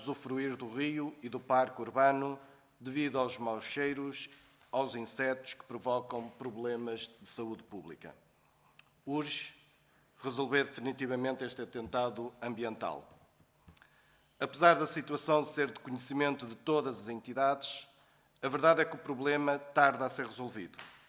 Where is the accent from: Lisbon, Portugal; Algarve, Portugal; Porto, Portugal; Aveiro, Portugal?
Porto, Portugal; Lordelo; Eu sou natural de Lordelo, nasci lá, vivo lá